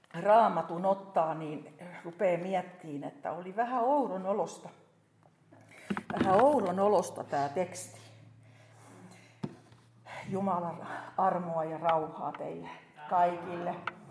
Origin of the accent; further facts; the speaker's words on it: Ikaalinen, Pirkanmaa, Finland; Tosiaan minä olen Ikaalisista. Siellä olin 14, kun tulin uskoon. Ja minä en ollut uskovaisesta perheestä